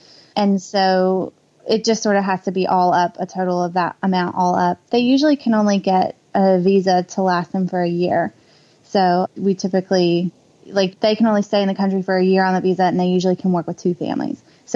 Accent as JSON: {"language": "English", "country": "United States", "lives_now": "Australia", "said": "Well, I go for America because I'm American."}